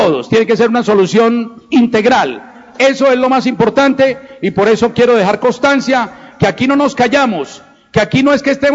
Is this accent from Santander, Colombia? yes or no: yes; Bucaramanga, Santander, Colombia; born there; un sector tan querido por quienes nacimos en Bucaramanga.